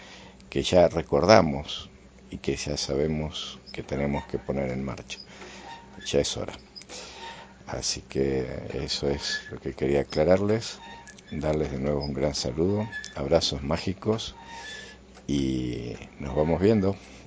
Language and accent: Spanish; Buenos Aires, Argentina; born there; yo nací en Buenos Aires, aunque no lo parezca, soy porteño